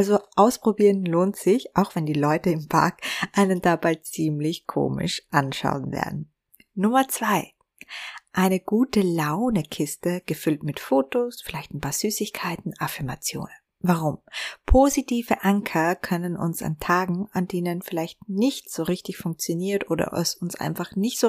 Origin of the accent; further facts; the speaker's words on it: Vienna, Austria; über den Wiener Naschmarkt spaziert bin und wieder mal so getan habe, als wäre ich ein Tourist in meiner Heimatstadt